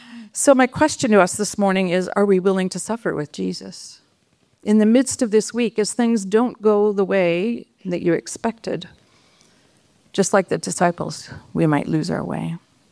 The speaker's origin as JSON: {"language": "English", "town": "Toronto", "region": "Ontario", "country": "Canada", "tie": "born there", "also_born_or_lived": "British Columbia", "said": "I remember what it felt like when we left BC to come to Ontario. I was born in Toronto, so I knew what I was coming to."}